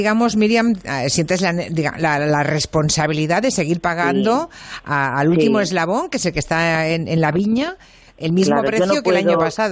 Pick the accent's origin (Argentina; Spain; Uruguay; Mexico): Spain; Galicia; la zona que más conozco es la de mi tierra, de Ribeira Sacra